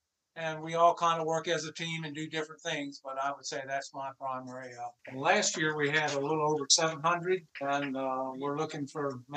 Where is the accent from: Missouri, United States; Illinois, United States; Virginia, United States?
Virginia, United States; now in Pocomoke, United States; I'm from Virginia, but now live in Pocomoke, Maryland